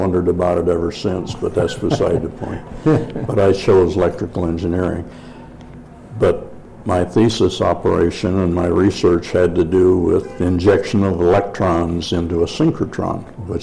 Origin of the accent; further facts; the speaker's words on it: Waverly, Iowa, United States; born there; I was born in Waverly, Iowa in 1923.